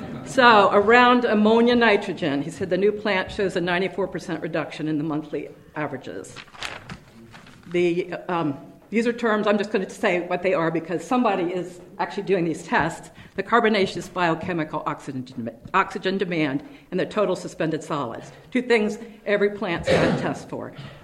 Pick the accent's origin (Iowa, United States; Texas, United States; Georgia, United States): Iowa, United States; Des Moines; because I'm from Des Moines, and I know how our system works